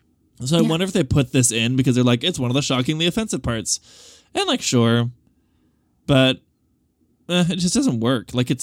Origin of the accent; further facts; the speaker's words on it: Arizona, United States; And I grew up in Arizona, like a very red state.